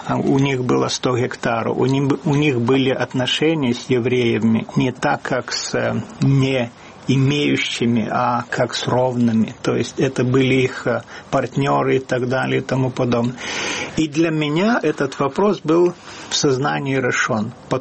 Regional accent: Siberia, Russia; born there; Мои родители, они все были в Сибири, я сам родился в Сибири.

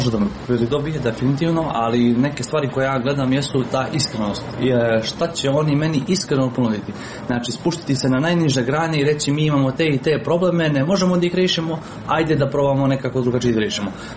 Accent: Montenegro; mi smo svi Crnogorci, živimo tu, mi smo Crnogorci

